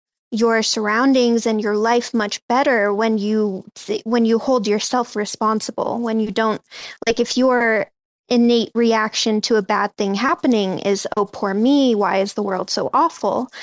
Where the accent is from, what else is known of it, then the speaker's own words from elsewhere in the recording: Sweden; now in United States; I grew up in Sweden, so I can say, like, in America, the diet here, when I'm talking about sugar, it's very different in Europe than it is here.